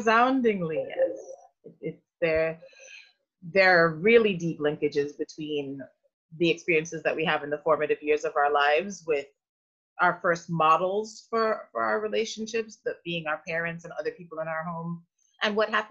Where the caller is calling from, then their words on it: St. Vincent & Grenadines; So I actually came back over to St. Vincent to be close to my parents. Okay. So I'm actually calling from St. Vincent today.